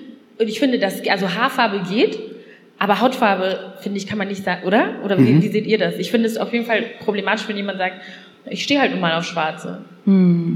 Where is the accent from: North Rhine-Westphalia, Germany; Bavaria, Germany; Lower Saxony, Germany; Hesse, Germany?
North Rhine-Westphalia, Germany; Neukirchen-Vluyn; ich bin im Ruhrgebiet aufgewachsen, ich sag mal Ruhrgebiet, aber eigentlich ist es am Niederrhein